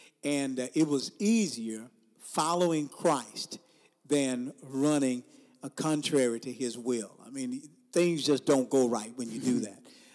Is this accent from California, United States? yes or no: no; Houston, Texas, United States; now in Mansfield, United States; My wife and I, we are originally from Houston, Texas. Mansfield is a rural area in the Dallas-Fort Worth area.